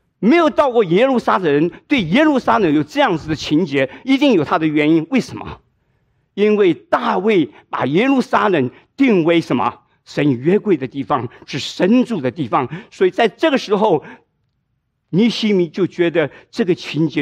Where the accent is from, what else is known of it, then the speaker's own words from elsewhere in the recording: Hsinchu, Taiwan; also born or lived in Shanghai; now in United States; 我是自己是在上海生的，但是我在新竹长大的，所以我回到台湾去，我就会到新竹我的小学竹师附小，